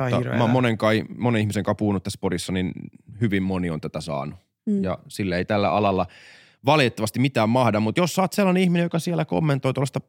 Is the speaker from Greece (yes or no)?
yes; Greece; Mä oon paperilla ortodoksi, koska mä oon kreikkalainen